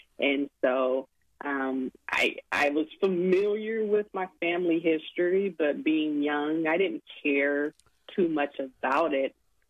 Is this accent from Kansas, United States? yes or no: yes; Hill City, Kansas, United States; I did not live in Nicodemus, but I grew up in Hill City, which is about 17 miles to the west of Nicodemus.